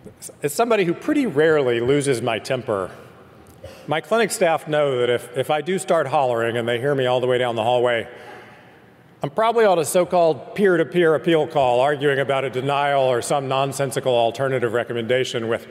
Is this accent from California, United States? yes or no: yes; California, United States; In my home state of California, our governor was persuaded to veto a pretty radical bill